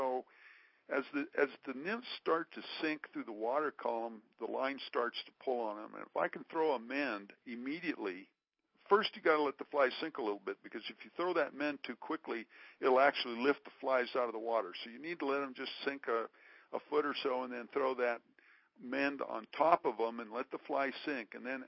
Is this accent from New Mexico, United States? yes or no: yes; Las Vegas, New Mexico, United States; Well, Brian, I grew up in Las Vegas, New Mexico